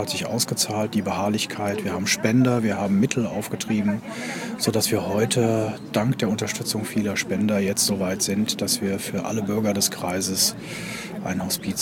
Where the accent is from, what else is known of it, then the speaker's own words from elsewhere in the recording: Rhineland, Germany; Als Rheinländer